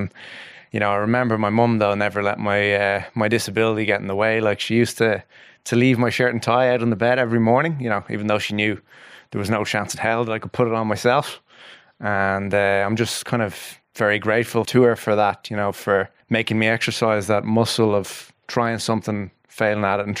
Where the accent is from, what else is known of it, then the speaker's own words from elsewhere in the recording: Blackrock, Leinster, Ireland; born there; Yeah, so I was born in Blackrock